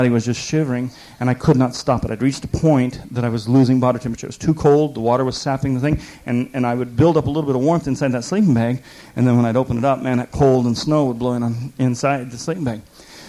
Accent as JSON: {"language": "English", "town": "Denver", "region": "Colorado", "country": "United States", "tie": "born or raised there", "said": "And I had traveled in the mountains. I'd lived in Colorado. I grew up in Denver."}